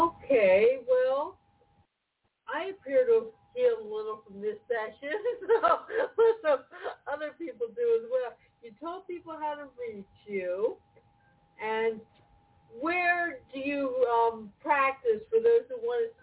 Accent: East Coast, United States; now in Arizona, United States; But I grew up on the East Coast. I never realized how wonderful it was out west.

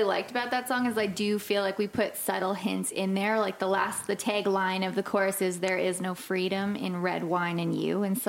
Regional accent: Canada; And also, I'm Canadian, so I mean

